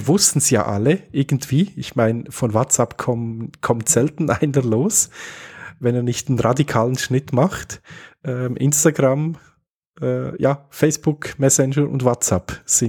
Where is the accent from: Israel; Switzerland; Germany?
Switzerland; Ich nehme ganz, ganz stark an, dass das bei euch in Österreich nicht anders rausgekommen wäre und bei uns in der Schweiz auch nicht.